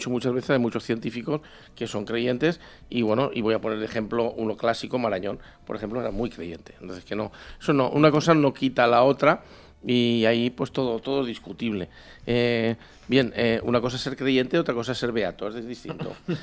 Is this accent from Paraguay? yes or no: no; Llaurí, Valencian Community, Spain; Típico de Játiva, típico de Yaurí, mi pueblo.